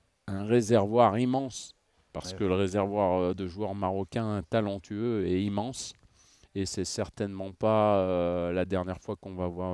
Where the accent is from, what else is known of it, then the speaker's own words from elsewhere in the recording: France; born there; Je suis français, je suis né en France, j'ai un passeport français